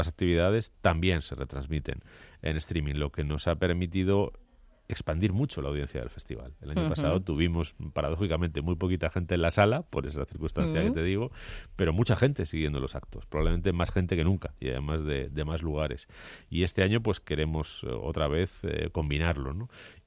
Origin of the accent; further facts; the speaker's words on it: Getafe, Community of Madrid, Spain; also born or lived in Carabanchel / Barcelona; yo no nací en Getafe, contra lo que muchos piensan, yo nací en Carabanchel realmente, pero mis primeros 4 años de vida los pasé en Getafe y luego, pues desde el año 85, con algún pequeño paréntesis, un año en Madrid, 7 años en Barcelona, es mi casa y sigue siéndolo.